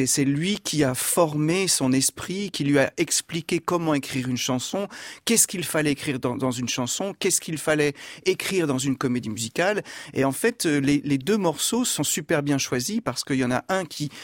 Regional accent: Arpajon, Île-de-France, France; moved away as an adult; J'avais 18 ans, j'arrivais de ma banlieue, j'étais d'Arpajon, dans l'Essonne. J'arrive à New York

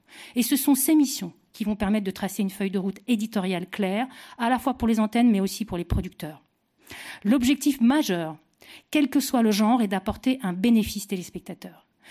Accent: France; On a deux chances incroyables. On est français. Notre culture est admirée dans le monde entier.

